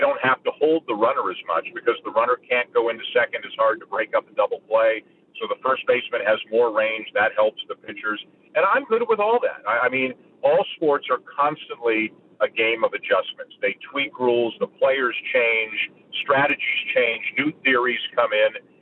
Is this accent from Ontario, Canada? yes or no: yes; Toronto, Ontario, Canada; I don't know about you in Calgary, but me growing up in Toronto, that ain't what I'm looking for.